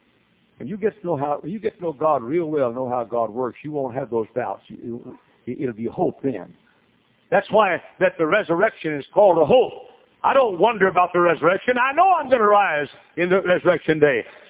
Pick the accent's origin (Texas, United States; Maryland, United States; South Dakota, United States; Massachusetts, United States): Texas, United States; accent: Southern; I was from Texas. I was Southern. In those days had a pronounced Southern accent.